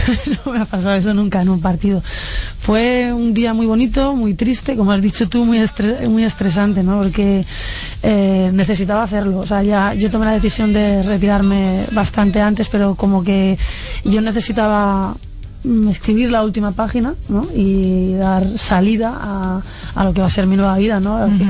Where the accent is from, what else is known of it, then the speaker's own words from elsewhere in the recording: Alcobendas, Community of Madrid, Spain; Empecé haciendo atletismo allí, pero sí, es verdad, soy de Alcobendas. Mi familia, no recuerdan, mis abuelos míos son de Alcobendas de los pocos, ¿no?, de que han nacido allí